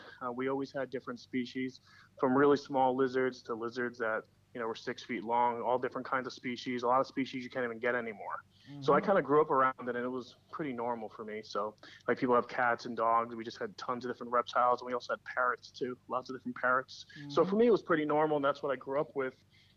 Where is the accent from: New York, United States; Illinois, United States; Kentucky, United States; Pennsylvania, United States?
New York, United States; New York City; I grew up in New York City. And we didn't really go camping or anything like that.